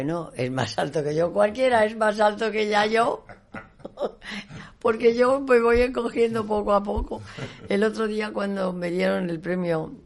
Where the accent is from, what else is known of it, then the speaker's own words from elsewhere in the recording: Valladolid, Castile and León, Spain; las dos bajitas somos las de Valladolid